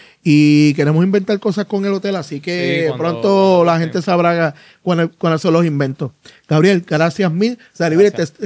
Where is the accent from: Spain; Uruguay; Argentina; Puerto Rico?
Puerto Rico; que nuestra identidad como puertorriqueños siempre se mantenga fija, no importa quién llegue.